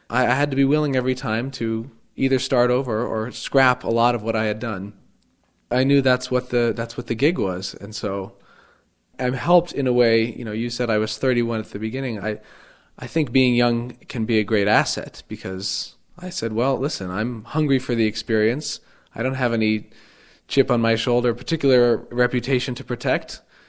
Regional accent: Helena, Montana, United States; I grew up in Helena

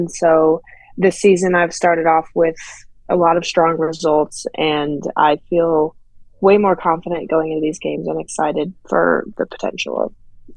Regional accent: Strawberry, California, United States; So yeah, that's where I'm from. I grew up in Strawberry

